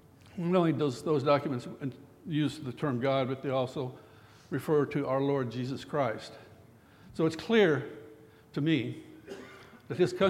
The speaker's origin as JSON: {"language": "English", "country": "United States", "said": "I've never been ashamed to say that I'm American."}